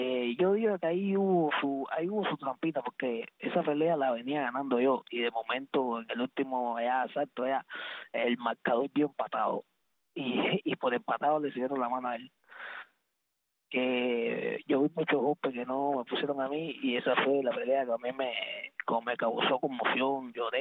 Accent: Havana, Cuba; Yo soy del Cerro, del canal del Cerro.

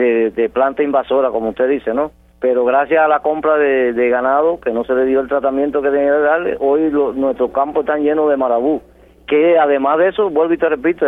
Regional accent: Cuba; como cubanos que somos.

